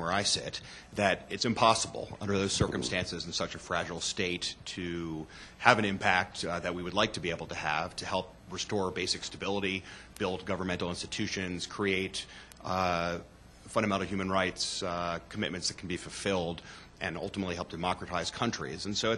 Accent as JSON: {"language": "English", "country": "United States", "said": "which, as an American, I tend to think in American military terms"}